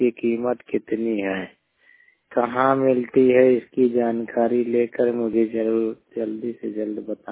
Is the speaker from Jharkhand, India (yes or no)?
no; Uttar Pradesh, India; शायर को रामबी उत्तर प्रदेश के निवासी हूँ।